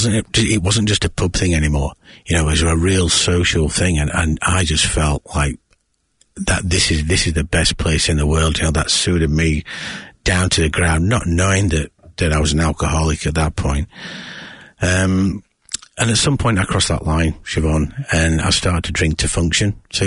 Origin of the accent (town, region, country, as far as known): Yorkshire and the Humber, United Kingdom; born or raised there